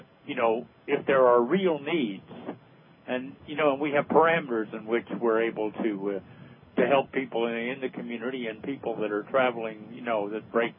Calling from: Washington, United States; I'm calling from Central Washington.

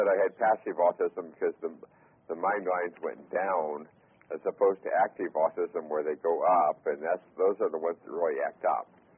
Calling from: Melbourne Village, Florida, United States; I'm calling from Melbourne Village, Florida.

